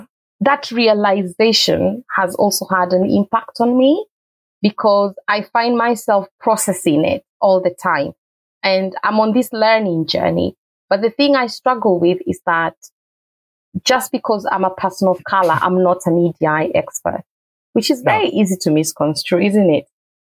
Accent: Finland; now in United Kingdom; I came from Finland and then started to live here. So I've only been in the UK for 5 years

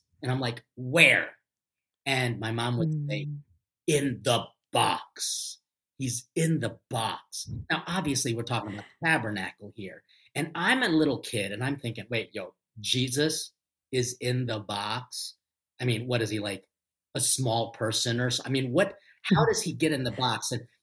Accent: Philippines; So I'm Filipino, but we're like the Mexicans of Asia.

